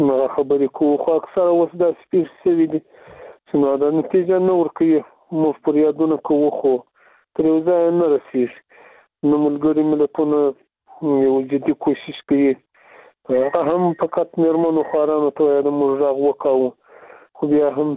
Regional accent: Afghanistan

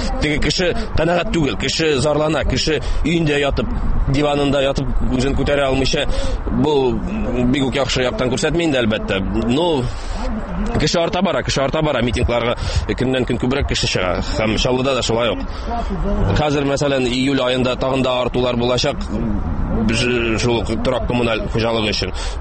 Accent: Naberezhnye Chelny, Tatarstan, Russia; Без Чаллы халкы һәм Нижнекамск халкы ике шәһәр бергә 20 000 имза җыйдык.

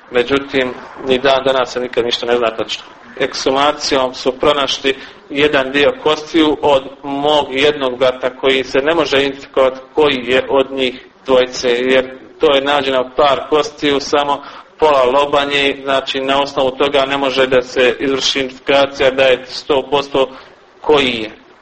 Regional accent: Goražde, Federation of Bosnia and Herzegovina, Bosnia & Herzegovina; born or raised there

